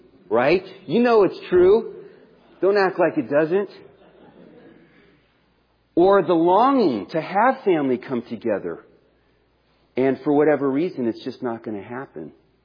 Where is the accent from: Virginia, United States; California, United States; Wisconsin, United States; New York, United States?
California, United States; Oakland; my hometown of Oakland, California, a warehouse fire.